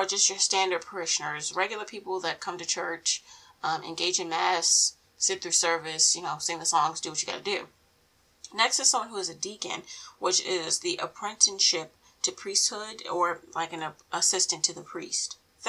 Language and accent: English; Baltimore, Maryland, United States; born there; So for me, I was born in Baltimore, and downtown is the Archdiocese of Baltimore